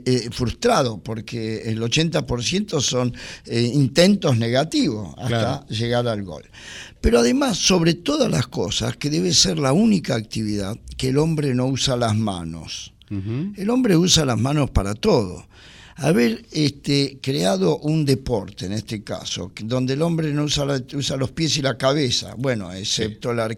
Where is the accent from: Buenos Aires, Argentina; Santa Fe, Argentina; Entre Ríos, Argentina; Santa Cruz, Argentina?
Buenos Aires, Argentina; yo nací en San Telmo. Y me crié en Liniers, aunque me nacionalicé boquense